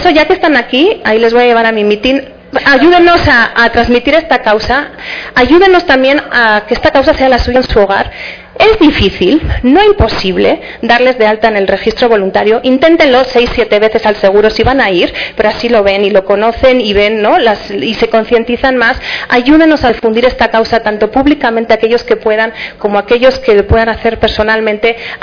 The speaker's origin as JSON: {"language": "Spanish", "country": "Spain", "lives_now": "Mexico", "said": "Yo soy española, como les dije"}